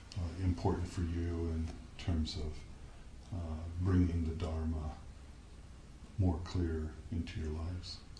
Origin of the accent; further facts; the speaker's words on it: United States; I grew up here in the United States and was, you know, went to Sunday school